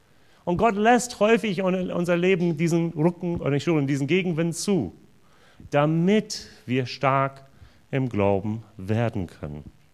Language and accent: German; Pennsylvania, United States; German is a second language; now in Germany; Ich komme aus den Vereinigten Staaten und ich bin durch ein Austauschprogramm nach Deutschland gekommen. Und das Interessante für mich war es, dass dieses Austauschprogramm, wo ich war, war nur in wenige Bundesländer und eins davon war Virginia. Allerdings, ich bin geboren in Pennsylvania.